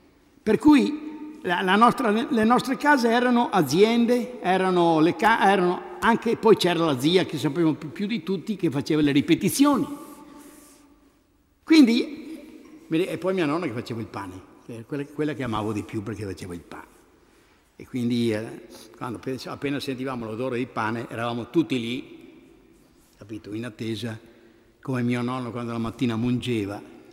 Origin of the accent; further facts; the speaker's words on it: Verona, Veneto, Italy; Io vengo da Verona, per cui mio papà erano 12 fratelli, contadini, e quindi lì c'era l'azienda